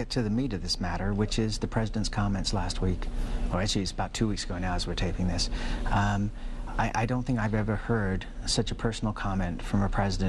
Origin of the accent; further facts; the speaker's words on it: England, United Kingdom; now in United States; I'm not an English American because I came from England. I'm an American.